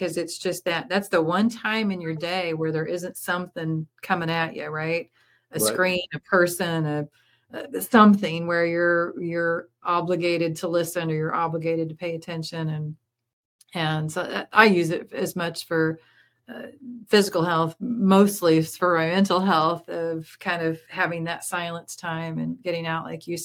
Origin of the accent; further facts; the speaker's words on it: Iowa, United States; So I grew up doing that and always thought, I grew up in Iowa.